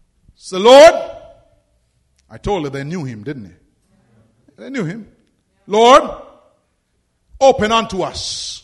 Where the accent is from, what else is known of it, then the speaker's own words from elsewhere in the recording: Jamaica; When I was a kid growing up in Jamaica, we didn't have 24-hour stores.